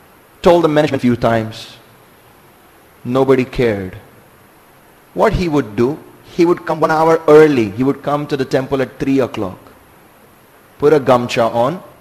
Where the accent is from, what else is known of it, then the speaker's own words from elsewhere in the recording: Mumbai, Maharashtra, India; born there; I was born in Mumbai.